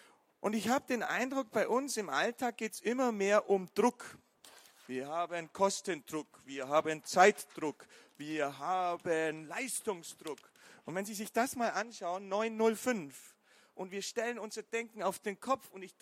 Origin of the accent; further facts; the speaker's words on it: Bavaria, Germany; Dort, wo ich herkomme, ich komme aus dem schönen Allgäu. Man hört es vielleicht, ich bin nicht so ganz dialektfrei.